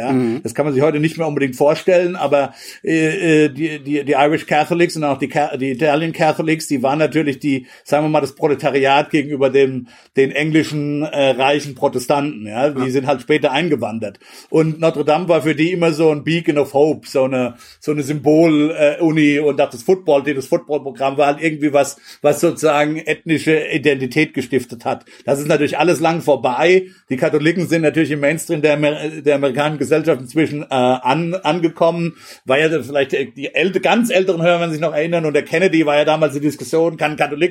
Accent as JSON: {"language": "German", "region": "Hesse", "country": "Germany", "tie": "born or raised there", "said": "Das haben wir dann aber auch in Gemeinschaftskunde ist es bei uns in Hessen damals, glaube ich."}